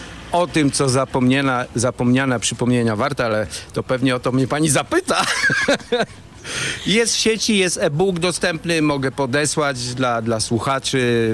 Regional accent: Warmian-Masurian Voivodeship, Poland; Prawda, ja jestem z Warmii i Mazur. Tam to się zaczęło 20 lat temu.

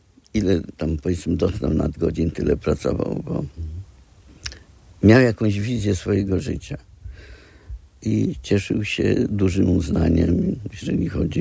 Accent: Gdańsk, Pomeranian Voivodeship, Poland; also born or lived in Goryczyno; ja urodziłem się w Gdańsku, ale moja matka pochodziła z Goryczyna, a że przez jakiś okres czasu się tam wychowywałem.

